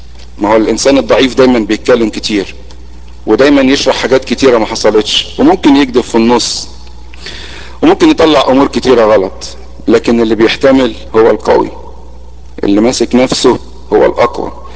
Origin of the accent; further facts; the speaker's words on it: Egypt; كلكم جايين من مصر، وكلنا خميره حلوه نشأت في مصر